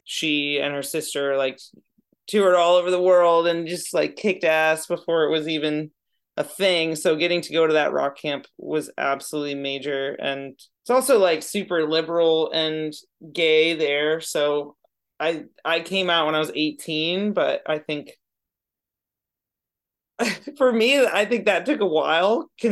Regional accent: Northampton, Massachusetts, United States; I think it was a great place to grow up

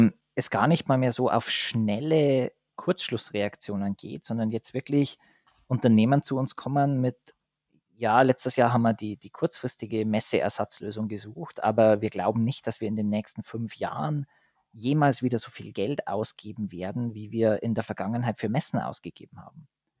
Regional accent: Southern Germany, Germany; dann machen wir es gescheit, wie man bei uns in Süddeutschland sagen würde.

